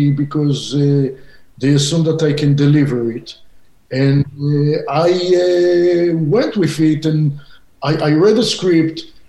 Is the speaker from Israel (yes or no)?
yes; Israel; also born or lived in Southern California; growing up in Israel, then living in Southern California